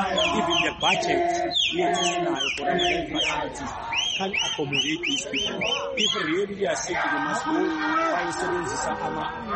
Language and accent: English; South Africa; I'm a South African, so I'm going to call it.